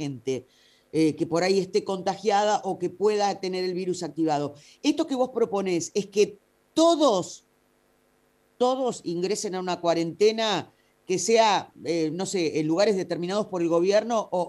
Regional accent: Argentina; creo que todos los tres somos argentinos

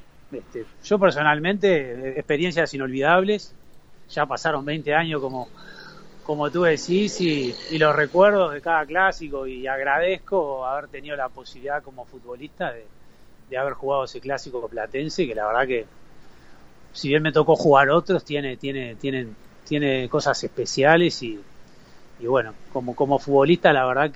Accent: Uruguay; Uno mismo como profesional, como uruguayo también

